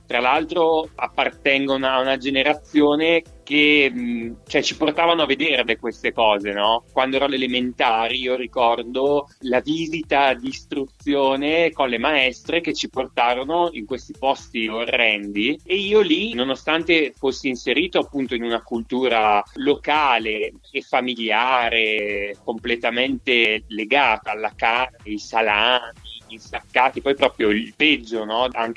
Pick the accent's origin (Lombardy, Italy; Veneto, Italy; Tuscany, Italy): Lombardy, Italy; Cremona; io sono nato a Cremona, in cui le principali attività sono legate ai salumifici, agli allevamenti di animali